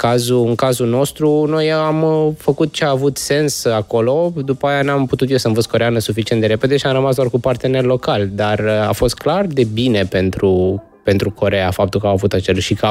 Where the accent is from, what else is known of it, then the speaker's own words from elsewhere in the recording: Romania; România, evident.